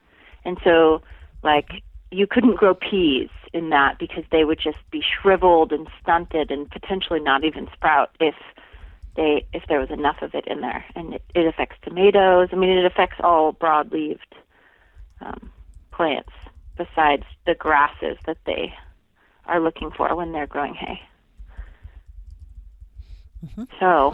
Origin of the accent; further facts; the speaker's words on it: San Diego, California, United States; We had a garden, and I grew up in San Diego, so it was a Southern California garden with avocados and artichokes